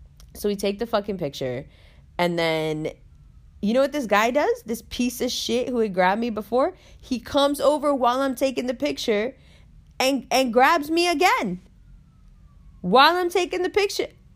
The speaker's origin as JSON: {"language": "English", "region": "New York", "country": "United States", "tie": "born or raised there", "said": "like we grew up in Harlem together, like we came up together"}